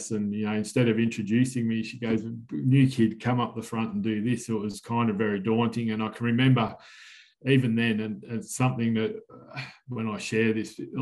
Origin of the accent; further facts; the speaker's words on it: Melbourne, Victoria, Australia; growing up in Melbourne as that kid